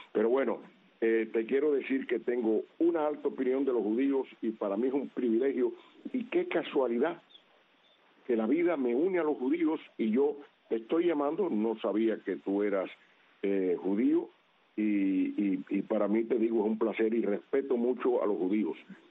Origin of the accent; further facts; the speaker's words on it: Cuba; moved away as an adult; 1961, que vine de Curazao, salí el 15 de mayo de Cuba